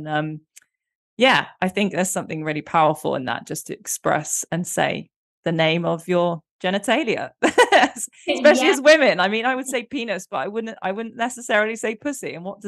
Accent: United Kingdom; now in Netherlands; between being British and living in the Netherlands

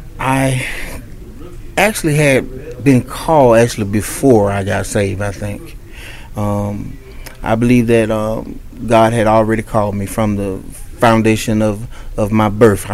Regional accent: Florida, United States; Well, I'm originally from Florida

